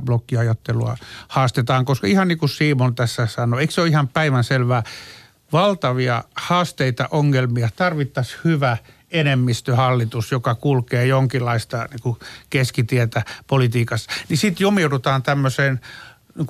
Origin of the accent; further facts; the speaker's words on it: Sweden; vaikka itsekin olen ruotsalainen